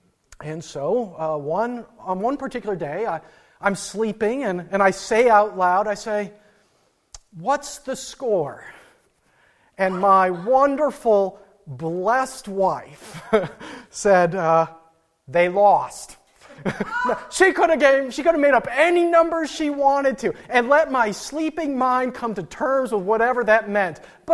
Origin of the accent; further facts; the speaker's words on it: North Dakota, United States; You see, I grew up in the Midwest, and a lot of my childhood when I was watching baseball was in North Dakota